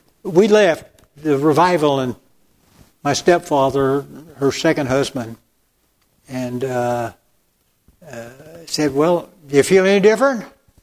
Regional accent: Chicago, Illinois, United States; also born or lived in Los Angeles, United States; Now I'm from Chicago and Los Angeles and not bashful at all.

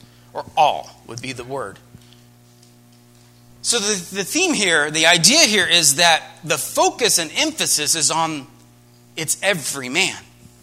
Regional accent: United States; which makes it really awkward as an American.

